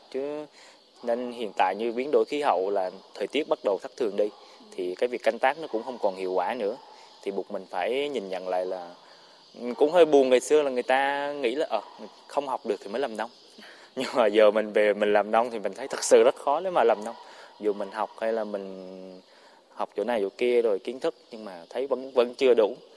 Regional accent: Central Highlands, Vietnam; also born or lived in Ho Chi Minh City; Bởi vì lớn lên từ nhỏ lớn ở Tây Nguyên thì đất rộng mà người thưa mà.

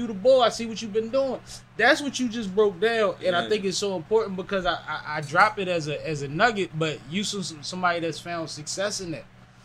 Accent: Philadelphia, Pennsylvania, United States; I'm from Philly.

